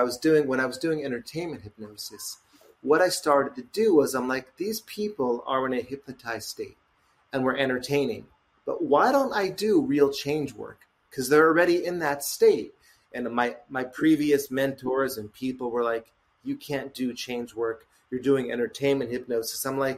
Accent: East Hanover, New Jersey, United States; I was the only divorced kid in a small town in East Hanover

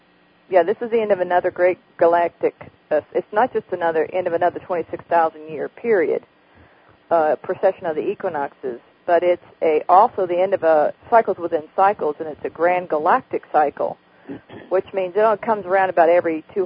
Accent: the South, United States; When you're able to step back far enough, listen to that, far enough, you can tell I'm from the South.

